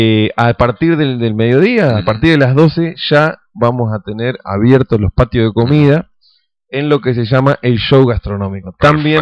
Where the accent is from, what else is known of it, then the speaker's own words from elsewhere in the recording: Valais, Switzerland; Yo vengo del cantón de Valais. Suiza se divide en cantones, o sea, viene a ser lo que son las provincias.